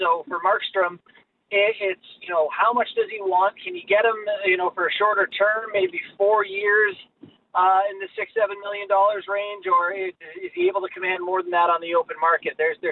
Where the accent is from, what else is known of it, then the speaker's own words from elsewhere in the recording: Kelowna, British Columbia, Canada; And, you know, I grew up in Kelowna, BC, and spent a lot of time watching a lot of Canucks games.